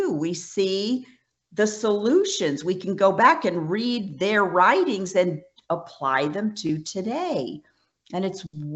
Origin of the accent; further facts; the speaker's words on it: New York, United States; when I grew up in New York, how you, you know, you'd see people walk on the ice